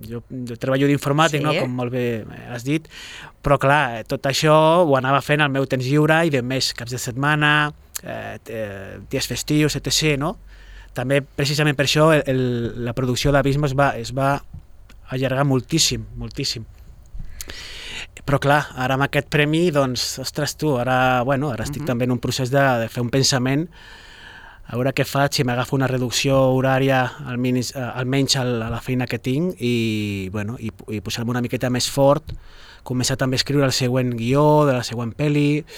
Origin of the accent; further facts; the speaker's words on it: Sabadell, Catalonia, Spain; jo soc d'aquí de Sabadell de tota la vida